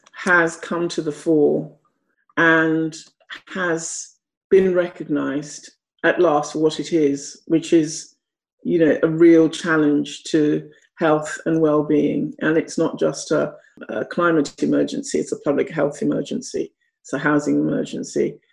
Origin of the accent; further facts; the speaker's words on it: Ghana; born there; Well, I was born in Ghana, which used to be called the Gold Coast.